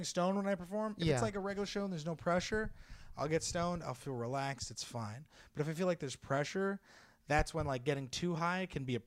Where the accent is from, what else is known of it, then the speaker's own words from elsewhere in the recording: San Jose, California, United States; And I'm from San Jose, so it's a fucking huge deal for me.